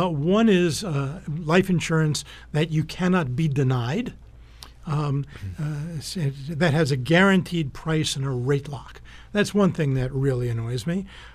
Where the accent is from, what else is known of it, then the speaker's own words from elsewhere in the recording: New York City, New York, United States; now in Tucson, United States; And of course, I'm from New York, New York City. And the apartment that I lived in and moved out of to come here to Tucson, I could see the World Trade Center from my windows.